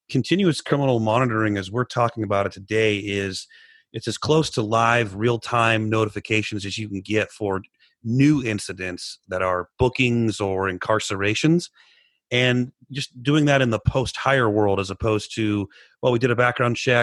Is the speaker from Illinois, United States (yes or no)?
yes; Illinois, United States; Yeah, I'm a Bears fan. I'm from Illinois.